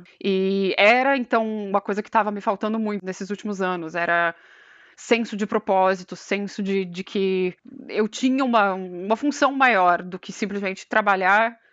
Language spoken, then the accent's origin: Portuguese; Rio Grande do Sul, Brazil; moved away as an adult; além de eu ter 19 anos quando eu saí do Brasil, eu era um bichinho do mato. Então, quer dizer, o rolê pra mim era ir pra Porto Alegre, que era a capital do estado.